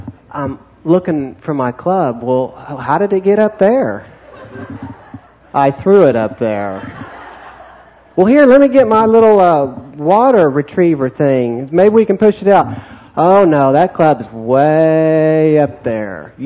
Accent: Oklahoma, United States; I grew up in Oklahoma.

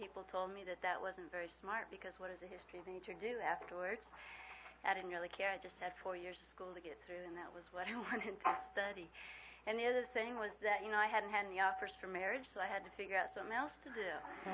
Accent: Guatemala; I had, you know, grown up in a missionary family. My parents were with Wycliffe, and I grew up in Guatemala.

